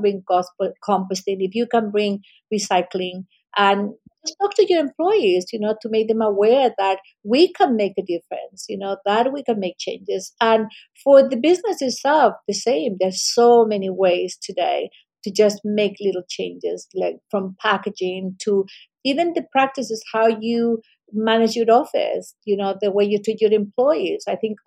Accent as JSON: {"language": "English", "country": "Chile", "said": "And personally, I come from Chile."}